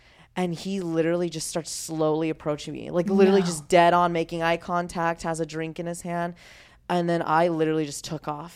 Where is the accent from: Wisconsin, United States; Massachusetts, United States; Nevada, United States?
Nevada, United States; Las Vegas; I grew up in the fabulous Sin City of Las Vegas, Nevada.